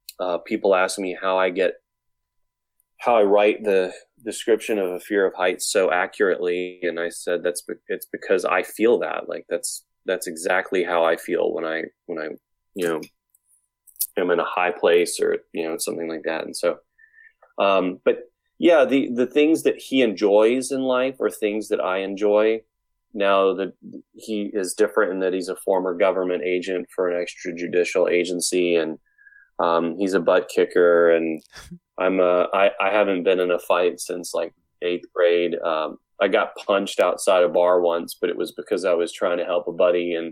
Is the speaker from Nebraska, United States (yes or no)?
no; Chattanooga, Tennessee, United States; I still feature Atlanta a lot and, Chattanooga now and then, which where I'm born and raised in Chattanooga, still live here.